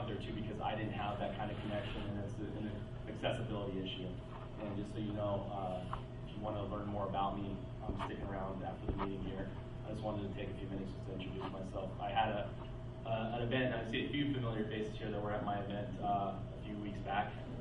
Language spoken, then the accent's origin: English; Las Vegas, Nevada, United States; I grew up in Las Vegas.